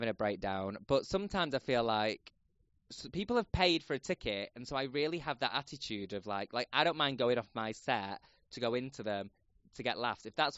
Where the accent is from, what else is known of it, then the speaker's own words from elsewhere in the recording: Manchester, North West England, United Kingdom; I am from Manchester. My parents live in Denton.